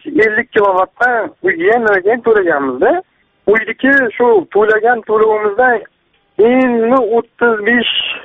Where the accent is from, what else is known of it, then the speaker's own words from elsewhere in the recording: Chiroqchi, Qashqadaryo Region, Uzbekistan; Men Chiroqchidanman. Qashqadaryo viloyati Chiroqchi tumanidan … Yoshim 27 da.